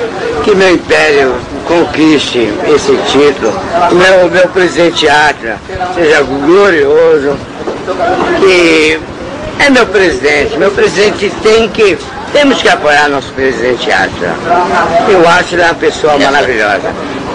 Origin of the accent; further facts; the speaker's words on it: Maranhão, Brazil; Sou lá do Maranhão. Mas, porra, canto muito samba por aí.